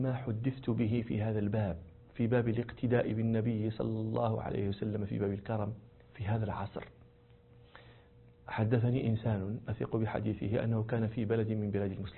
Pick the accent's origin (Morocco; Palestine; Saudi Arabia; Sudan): Morocco; من الأمثال التي يذكرها الناس عندنا في المغرب